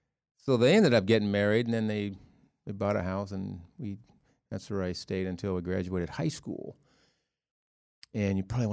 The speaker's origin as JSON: {"language": "English", "region": "Ohio", "country": "United States", "tie": "born there", "said": "Well, I was born in Ohio, so I'm a Buck. I guess I'm a Buckeye."}